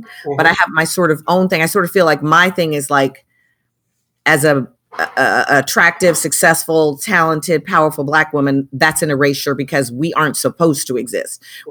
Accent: Chicago, Illinois, United States; Because I grew up in Chicago. I grew up in a Black family. I'm a civil rights baby, you know.

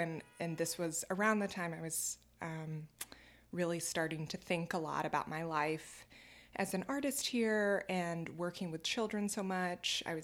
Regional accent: Georgia, United States; I grew up in rural Georgia. Like that was my daily life.

